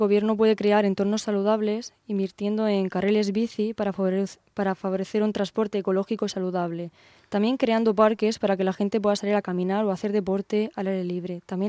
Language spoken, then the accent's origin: Spanish; Orihuela, Valencian Community, Spain; No, yo sigo siendo de Orihuela.